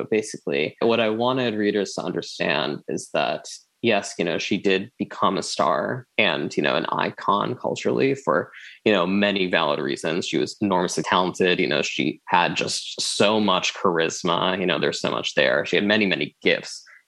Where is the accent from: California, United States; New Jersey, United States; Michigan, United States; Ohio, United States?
New Jersey, United States; I'm the child of immigrants. I'm non-immigrant myself. I was born and raised in Jersey